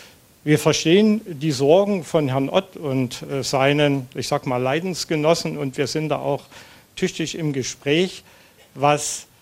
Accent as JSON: {"language": "German", "region": "Lusatia", "country": "Germany", "said": "bei uns in der Lausitz ist unten immer Süden und oben Norden"}